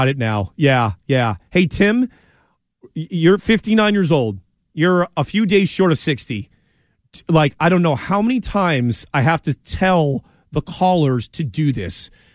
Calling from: Pawtucket, Rhode Island, United States; I'm in Pawtucket.

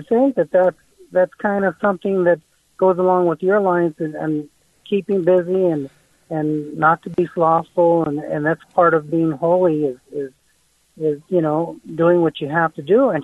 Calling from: Monterey Park, California, United States; Monterey Park, that's in the San Gabriel Valley.

